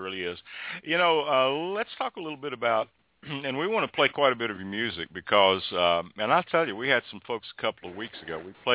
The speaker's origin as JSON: {"language": "English", "region": "Tennessee", "country": "United States", "said": "I'm just about 45 miles east of Nashville."}